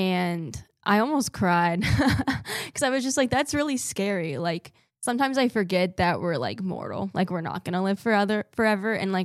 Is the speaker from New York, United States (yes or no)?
no; Washington, United States; I am studying history with minors in international relations and Catholic studies, and I'm from Western Washington. I think that's pretty important about who I am.